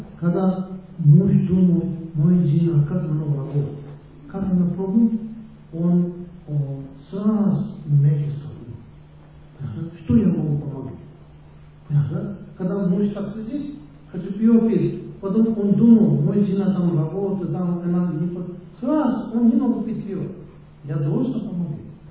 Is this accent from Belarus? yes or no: no; Russia; Russian is a second language; я как Россия, да, я россиянин, у меня есть слово, да?